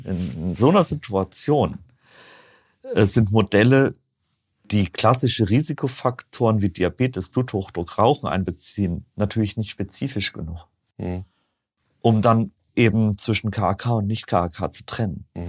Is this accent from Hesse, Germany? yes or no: yes; Marburg, Hesse, Germany; born there; ich bin ja auch ein gebürtiger Marburger.